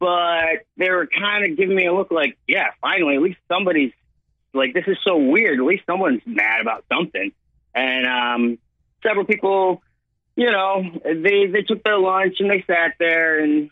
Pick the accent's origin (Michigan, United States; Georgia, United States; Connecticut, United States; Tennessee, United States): Michigan, United States; Grand Rapids; I'm from Grand Rapids, and anybody that knows anything about Grand Rapids is, we take it seriously.